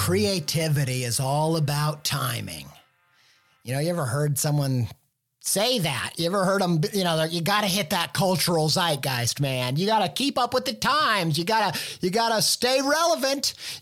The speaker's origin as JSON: {"language": "English", "region": "Midwest", "country": "United States", "tie": "born or raised there", "said": "You know, I grew up in the Midwest, and that meant my childhood was all about one thing."}